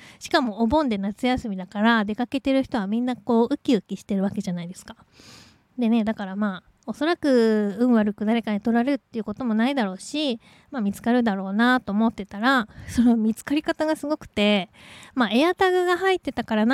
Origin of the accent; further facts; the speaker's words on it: Tohoku, Japan; 自分の実家東北の方に帰ろうかなと思ってたんですけど